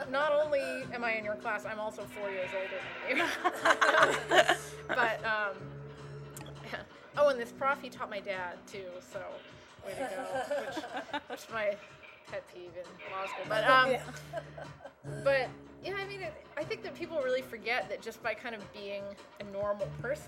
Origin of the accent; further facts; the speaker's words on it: Alberta, Canada; I'm from Alberta, which is a beefy place.